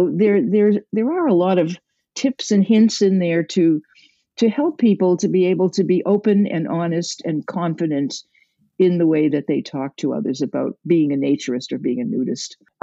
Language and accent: English; Massachusetts, United States; I'm from Massachusetts, so there are plenty of things you can still do in the cold weather.